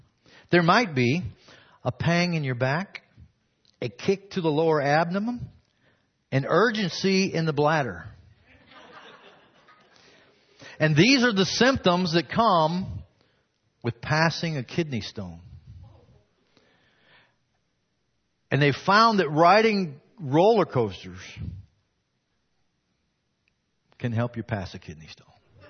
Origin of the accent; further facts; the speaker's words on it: St. Louis, Missouri, United States; I grew up in the St. Louis area, and when I was a kid, they built this roller coaster called the Screaming Eagle.